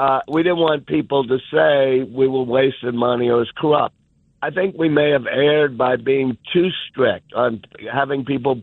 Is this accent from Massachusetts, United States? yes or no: no; New Orleans, Louisiana, United States; My parents were the nicest and smartest people I've ever met. I grew up, as I say, on Napoleon Avenue.